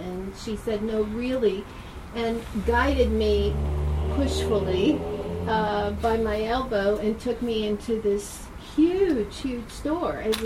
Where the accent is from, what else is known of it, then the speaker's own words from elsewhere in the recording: East Coast, United States; And I mind you, I'm from the East Coast, and words like "you're the one," you know.